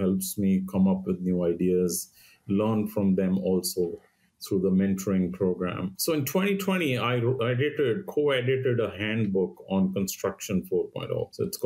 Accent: India; So you brought up India. I'm from India, so very passionate about what's happening in India.

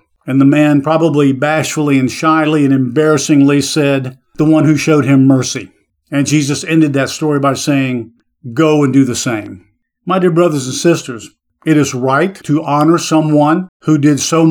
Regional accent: the South, United States; I grew up in the South in a world of unbelievable racism and hatred of whites toward blacks.

